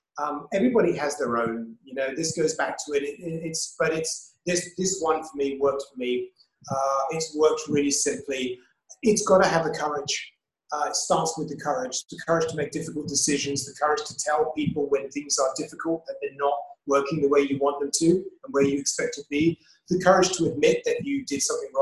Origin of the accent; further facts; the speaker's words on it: Hong Kong; also born or lived in Asia; I'm not Filipino, you know, I'm English, born and raised in Hong Kong, lived in Asia my whole life.